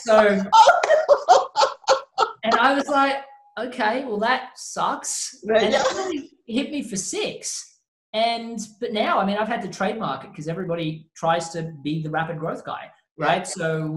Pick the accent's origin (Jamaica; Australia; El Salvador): Australia; moved away as an adult; now in United States; I was terrified moving from Australia to the US, and you guys kind of speak the same language.